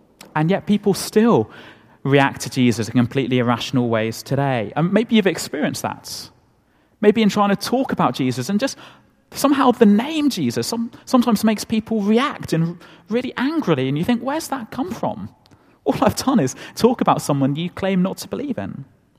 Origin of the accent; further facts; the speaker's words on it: United Kingdom; We wouldn't want people to think we're too enthusiastic, would we? We're British.